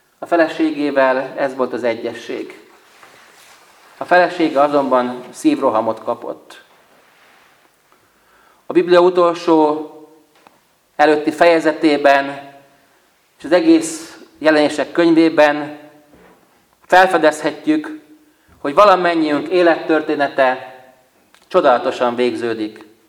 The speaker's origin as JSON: {"language": "Hungarian", "town": "Gyöngyös", "region": "Heves", "country": "Hungary", "tie": "born or raised there", "said": "vannak-e még fecskék Gyöngyösön. Mikor a lakótelepen felnőttem"}